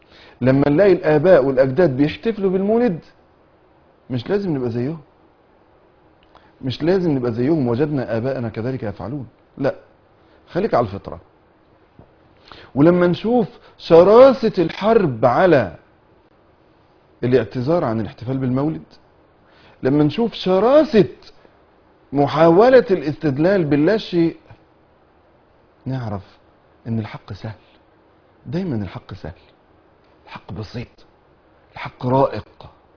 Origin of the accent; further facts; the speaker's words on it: Egypt; في القرى عندنا في مصر